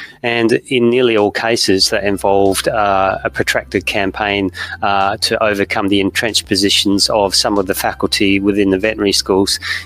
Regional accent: Perth, Western Australia, Australia; now in Winchester, United Kingdom; Although I'm based in Winchester, 1 hour south of London, at a university today, I'm originally from Perth, and of course that's the world capital of the live sheep trade.

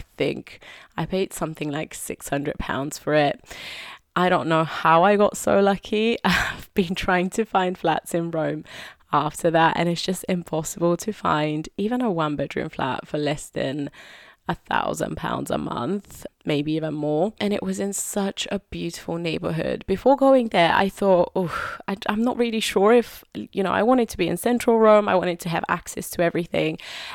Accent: Bulgaria; moved away as an adult; now in London, United Kingdom; I've lived in England for about 12 years now, and I'm originally from Bulgaria. For those of you who don't know, I moved here to study at university and decided to stay and make the UK my home. And I've been living in London for the past, since I graduated, which was 2014.

